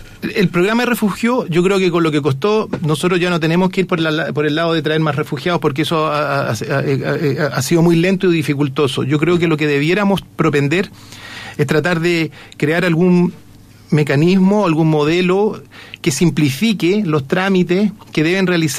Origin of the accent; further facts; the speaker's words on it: Chile; Nosotros como chilenos sabemos que es difícil Chile